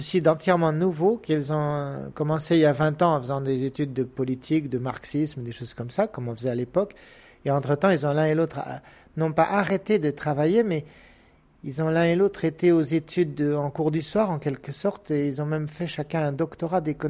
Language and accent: French; France; now in China; C'est un monde dur ici. On est des Français du bout du monde et autour de nous, on ne vit que dans des caractères chinois et dans une langue qui n'a rien à voir avec la nôtre.